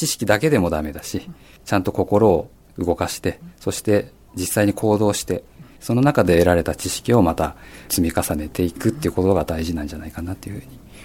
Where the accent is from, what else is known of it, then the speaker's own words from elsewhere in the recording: Tokyo, Japan; now in Fujisawa, Japan; もともと東京出身なのでちょっと自然が少ないというか、練馬はそれでもある方なんですけど